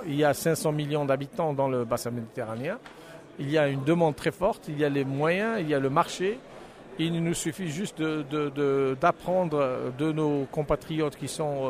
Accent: Algeria; also born or lived in United States; j'ai fait mes études aux États-Unis. J'ai travaillé dans la Silicon Valley et je suis rentré chez moi en Algérie

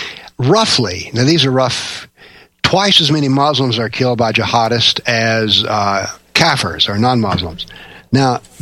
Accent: the South, United States; Comes from being a Southerner, being raised in the deep rural South.

